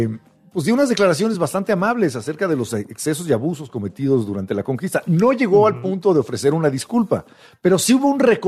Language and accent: Spanish; Mexico; somos vecinos de Estados Unidos